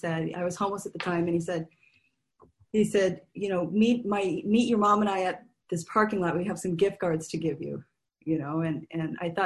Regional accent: California, United States; I grew up in California. I came from a really, you know, good family

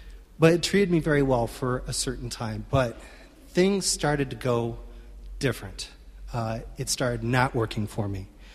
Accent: Detroit, Michigan, United States; I was born in Detroit. I was brought in the Midwest.

